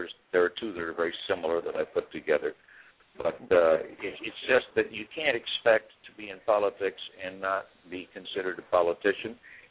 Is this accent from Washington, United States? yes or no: yes; Washington, United States; if you go home to my home state today and ask anybody under 40 if they have ever heard of Scoot Jackson or Warren Magnuson